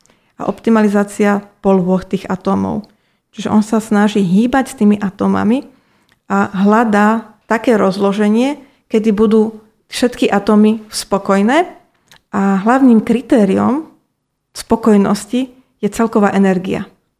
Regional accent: Šurany, Nitra Region, Slovakia; Áno, Šurany.

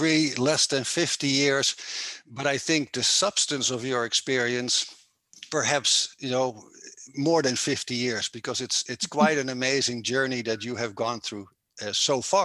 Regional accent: Netherlands; now in Arizona, United States; I'm your host. I'm originally from the Netherlands, currently living in the state of Arizona in the United States of America. In other words, a Dutchman in the desert.

